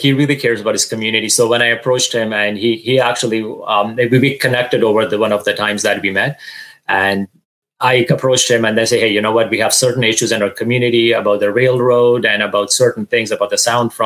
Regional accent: Toronto, Ontario, Canada; also born or lived in Montreal / Calgary; now in Vancouver, Canada; When I started real estate, I moved to Vancouver from Calgary, actually, because I originally grew up in Toronto.

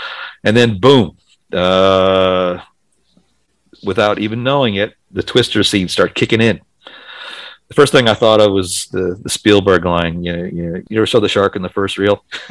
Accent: Midwest, United States; I grew up in the Midwest. I grew up in the Midwest

